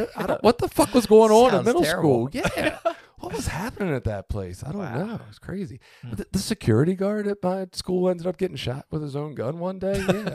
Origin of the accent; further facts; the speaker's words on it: Baltimore, Maryland, United States; I grew up in Baltimore, right? But we didn't have a football team when I grew up